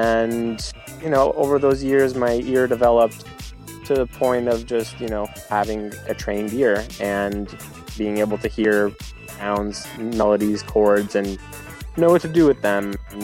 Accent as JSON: {"language": "English", "town": "Los Angeles", "region": "California", "country": "United States", "tie": "born or raised there", "said": "And I am from Los Angeles, born and raised."}